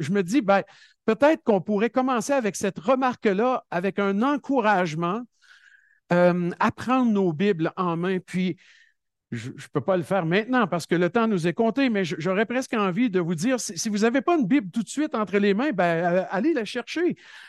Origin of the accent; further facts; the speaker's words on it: Quebec, Canada; ce qu'on appelle chez nous au Québec la footing